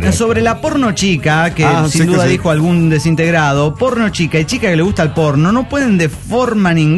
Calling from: Costa Rica; de Costa Rica

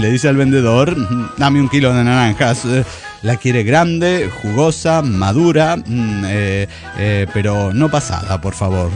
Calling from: Bolivia; de Bolivia.

